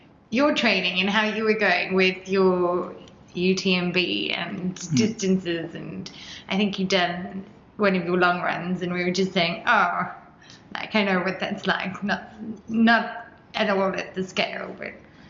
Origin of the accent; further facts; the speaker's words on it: South Africa; growing up in South Africa in the 90s, there was sanctions, so we didn't have, you know, access to live music concerts.